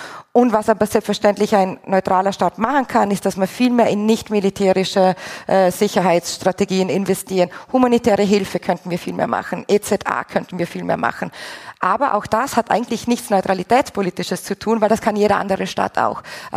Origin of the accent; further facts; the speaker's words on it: Austria; Also ich denke als Österreicherin